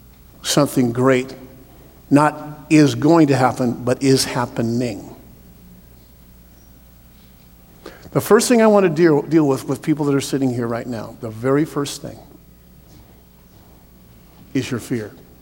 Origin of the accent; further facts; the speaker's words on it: Portland, Oregon, United States; I'm a kid from Portland, Oregon, and if I make it down to Los Angeles, I'll do well.